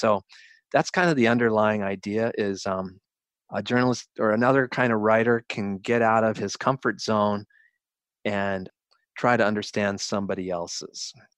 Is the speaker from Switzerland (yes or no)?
no; Colorado, United States; moved away; I'm from Colorado and miss it, so I'm always looking for a way to go back and spend more time there.